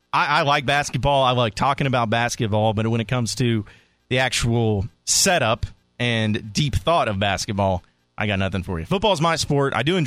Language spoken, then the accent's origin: English; Fayetteville, United States; also born or lived in Dallas; I was born in Dallas. I lived there for about a year and a half and then moved to Fayetteville, lived there ever since. I mean, goodness, 26 years it seemed like.